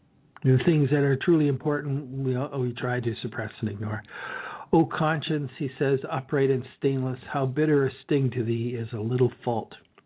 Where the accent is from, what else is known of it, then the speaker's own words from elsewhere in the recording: Canada; That's one of the smug satisfactions about being a Canadian.